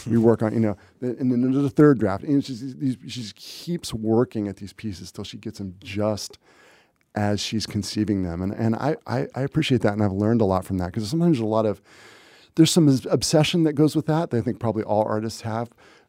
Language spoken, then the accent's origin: English; Santa Cruz, California, United States; I mean, I came from Santa Cruz, you know, didn't travel much as a kid. We didn't have a lot of means.